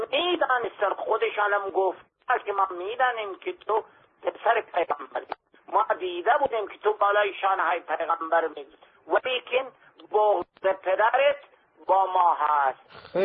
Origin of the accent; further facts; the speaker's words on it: Kandahar, Afghanistan; first language Pashto; Persian is a second language; ما خود ما از افغانستان هستم، از قندهار هستم، لسان من پشتوست، اصلا لسان مادری من.